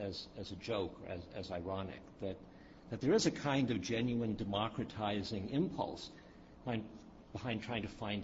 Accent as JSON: {"language": "English", "country": "United States", "said": "Now, at first glance, as an American, I would think this is a wholly ironic project"}